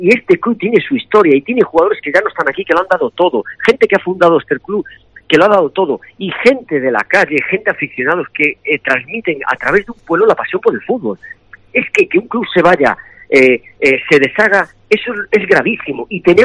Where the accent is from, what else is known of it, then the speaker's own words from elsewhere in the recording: A Coruña, Galicia, Spain; now in Extremadura, Spain; soy coruñés, canterano, pero el Extremadura me ha dado desde los 22 años todo, y dos hijos nacidos aquí.